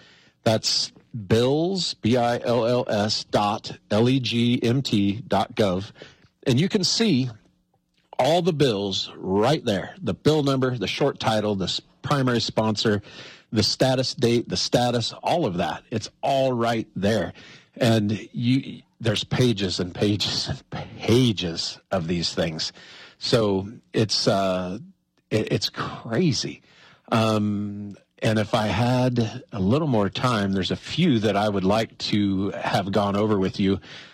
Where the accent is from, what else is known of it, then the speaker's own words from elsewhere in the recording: Wyoming, United States; I spend a heck of a lot of more money in Montana than I do in my home state of Wyoming.